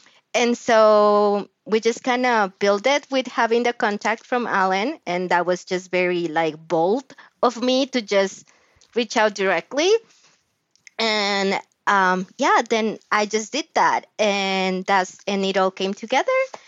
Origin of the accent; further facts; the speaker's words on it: Colombia; first language Spanish; English is a second language; moved away as an adult; now in United States; I am Colombian. I migrated to the United States when I was 18 years old. And so that's my first language.